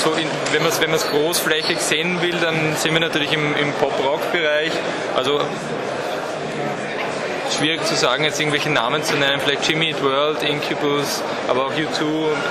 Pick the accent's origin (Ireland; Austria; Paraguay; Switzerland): Austria; uns da auch als Ausländer, als Österreicher quasi auch akzeptieren.